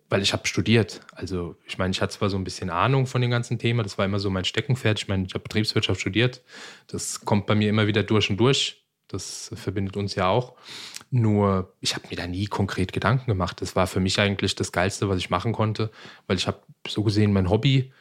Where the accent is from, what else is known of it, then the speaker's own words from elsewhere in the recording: Darmstadt, Hesse, Germany; weil ich komme ursprünglich aus Darmstadt